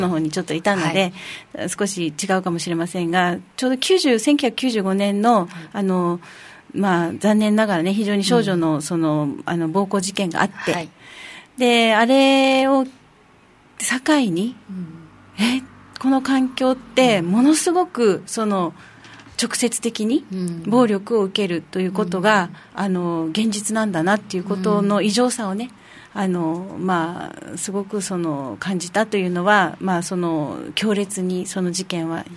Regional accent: Okinawa City, Okinawa, Japan; born or raised there

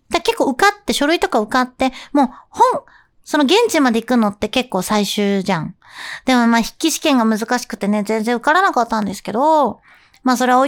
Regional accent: Tokyo, Japan; 私東京出身、東京育ちなんで、結構その建物に囲まれてきたから、

